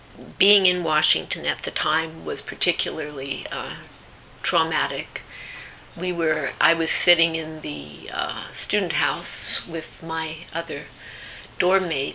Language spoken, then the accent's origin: English; Panama; now in United States; I was born in Panama, so I grew up in another part of the world. When we came to the United States